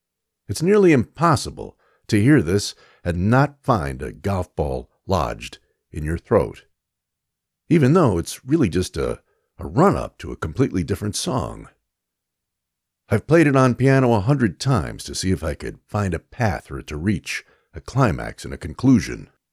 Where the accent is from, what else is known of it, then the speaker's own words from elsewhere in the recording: New York, United States; Growing up in New York, I was always in love with the West Coast.